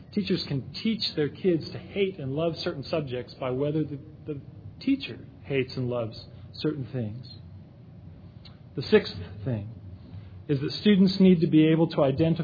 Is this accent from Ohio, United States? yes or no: no; Fresno, California, United States; I remember growing up in Fresno, California, this time of the year, in summer, it is warm.